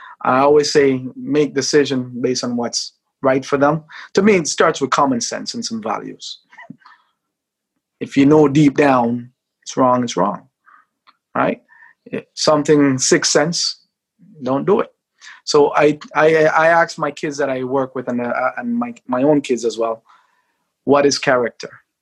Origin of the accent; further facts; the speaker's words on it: Jamaica; I grew up in Jamaica. I mean, you know, the faith, we love things. I grew up with my grandma for many years as a child, when my mom was here building stuff for us.